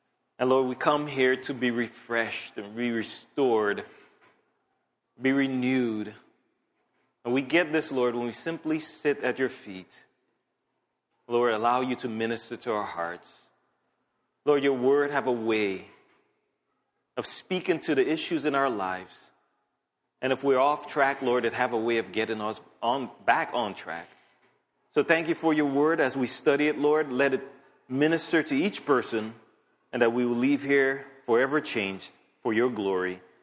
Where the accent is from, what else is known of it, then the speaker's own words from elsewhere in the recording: Louisiana, United States; accent: Cajun; Excuse my Cajun accent. Sound like I'm chopping down a tree or something.